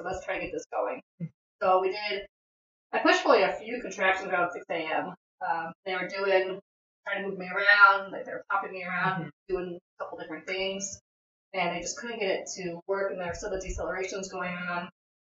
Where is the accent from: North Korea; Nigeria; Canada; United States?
United States; Madison, Wisconsin; Like we're from Madison, Wisconsin, Illinois area, so we could do snow, right?